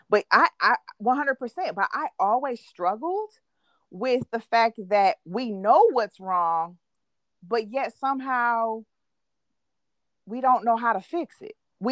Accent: Michigan, United States; I come from Michigan, and Michigan has been in a lawsuit

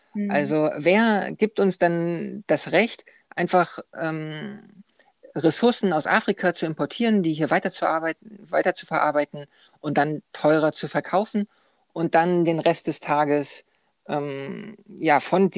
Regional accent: Northern Germany, Germany; moved away; weil ich bin in Deutschland nicht mehr, aber genau aus dem Grund. Weil bei uns

